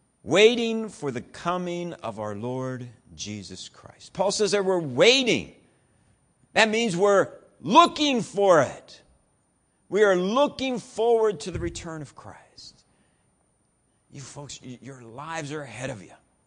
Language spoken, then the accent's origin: English; Columbus, Ohio, United States; when I grew up in Columbus, Ohio, and when I was in the youth group in Columbus